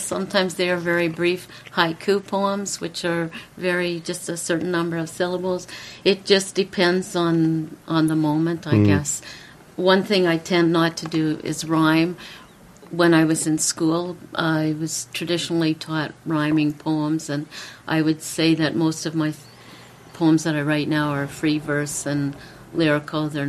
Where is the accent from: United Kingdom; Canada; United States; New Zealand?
Canada; Garafraxa, Ontario; now in Kitchener, Canada; I'm living in Kitchener right now, but yeah. I grew up in Dufferin County in a little township called Garafraxa.